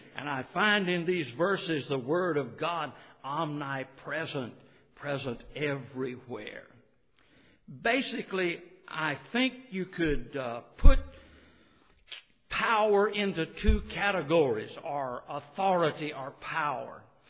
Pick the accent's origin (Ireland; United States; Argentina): United States; Boca Chica, Mississippi; For instance, where I grew up over in Boca Chica, Mississippi, we talked about a man being a man of his word.